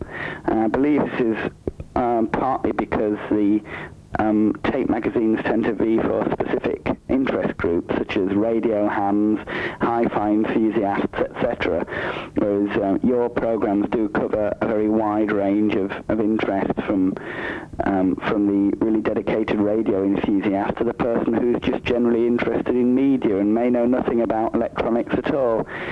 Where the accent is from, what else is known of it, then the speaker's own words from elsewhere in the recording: Preston, North West England, United Kingdom; I'm from Preston.